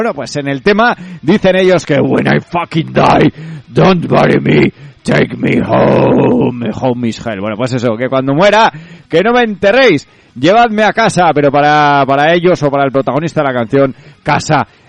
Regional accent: Lerín, Navarre, Spain; soy de Lerín

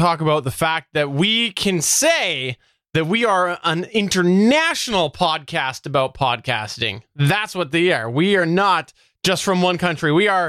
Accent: Canada; with me is my American cohort, ….

